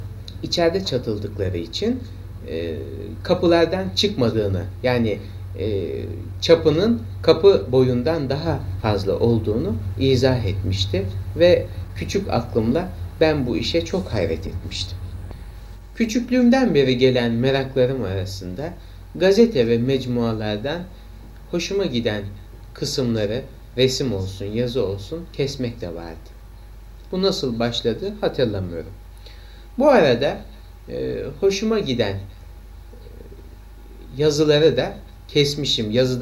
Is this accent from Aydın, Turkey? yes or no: no; Bandırma, Balıkesir, Turkey; annem o sırada Bandırma'da eczacılıkla meşgul olan … yanına dönmüş ve ben de orada doğmuşum. Dedemin himayesinde büyüdüm.